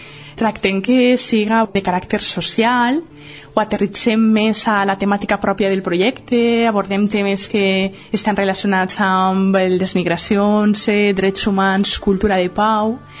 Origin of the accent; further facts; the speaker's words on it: Valencian Community, Spain; ja som veïnes valencians del nostre barri